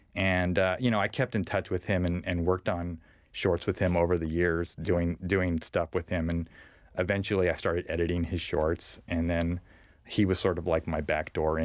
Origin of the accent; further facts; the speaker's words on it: Bakersfield, California, United States; I grew up in Bakersfield, but we would get a channel from L.A. called KTLA, yeah, Channel 5.